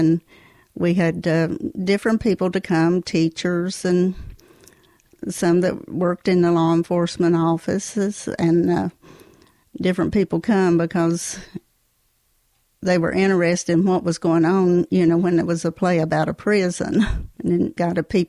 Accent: Lebanon, Virginia, United States; from Southwest Virginia, Lebanon, Virginia.

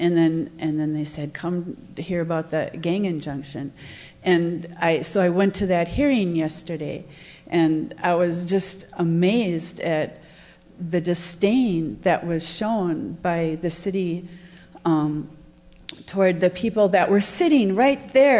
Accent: Green Bay, Wisconsin, United States; now in Oakland, United States; I'm from Green Bay, Wisconsin, and moved here in January. I live in downtown Oakland now.

